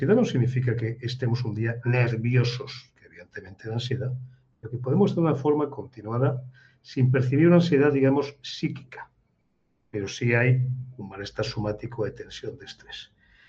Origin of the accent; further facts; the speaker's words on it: Spain; Yo soy español y no me avergüenzo